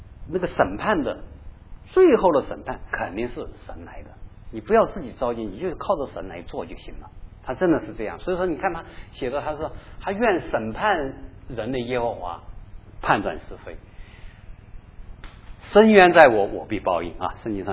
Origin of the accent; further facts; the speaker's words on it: China; 我估计我们中国人也有献祭啊